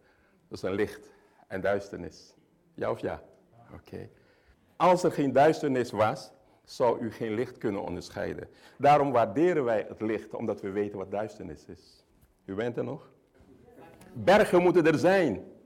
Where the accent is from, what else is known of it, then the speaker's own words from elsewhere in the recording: Suriname; Lieve mensen, ik zei u al, en dat ziet u ook, ik kom uit Suriname.